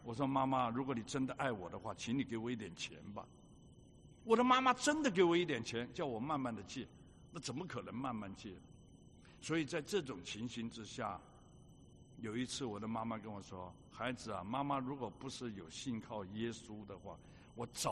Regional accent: Hong Kong; 我从小生在香港，成长在香港，学坏在香港， 吸毒在香港，犯罪堕落在香港，到最后差点死在香港，可是我也蒙恩得救在香港。

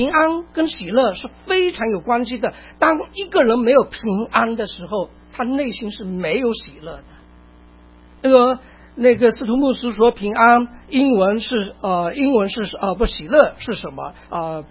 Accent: China; 我总觉得说我们中国人是非常有智慧

